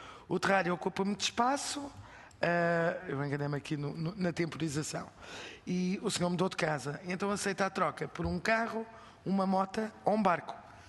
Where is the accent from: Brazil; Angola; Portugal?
Portugal; Figueira da Foz, Centro; Eu sou natural da Figueira da Foz.